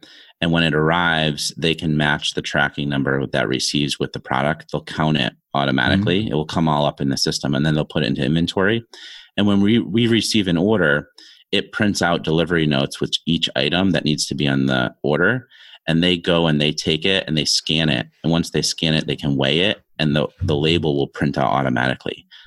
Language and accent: English; Connecticut, United States; It was great. I mean, we live really close to New York, so we were always like very connected to that New York City scene